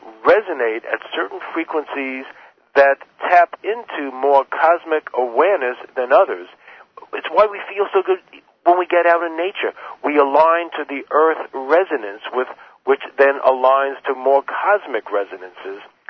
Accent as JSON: {"language": "English", "region": "New York", "country": "United States", "said": "And I say, well, it's both, and I come from New York"}